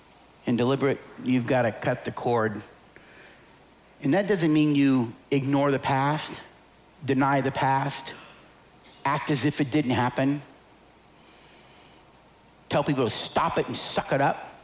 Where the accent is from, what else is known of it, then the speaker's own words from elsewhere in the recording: United States; Very sad, because I'm an American. I love this country and what it has stood for.